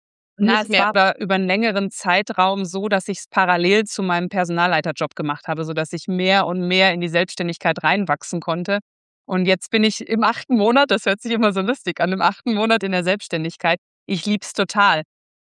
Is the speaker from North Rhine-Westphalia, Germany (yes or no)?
yes; Kamen, North Rhine-Westphalia, Germany; ich komme ursprünglich aus Kamen übrigens, das ist gar nicht so weit vom Emsland entfernt.